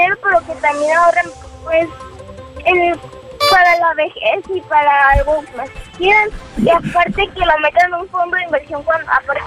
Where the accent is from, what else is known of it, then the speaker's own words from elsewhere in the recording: Guadalajara, Jalisco, Mexico; Uh-huh. Soy de Guadalajara y tengo 10 años.